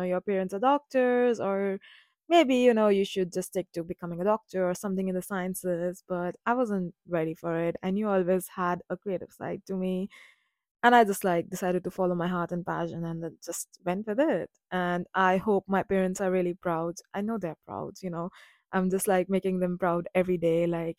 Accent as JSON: {"language": "English", "town": "New Delhi", "region": "Delhi", "country": "India", "said": "So I come from New Delhi, India"}